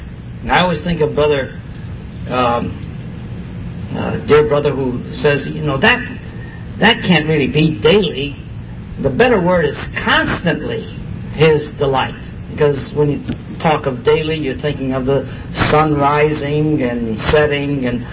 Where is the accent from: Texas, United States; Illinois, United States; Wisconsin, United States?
Illinois, United States; Chicago; My wife comes from Detroit, but I come from Chicago.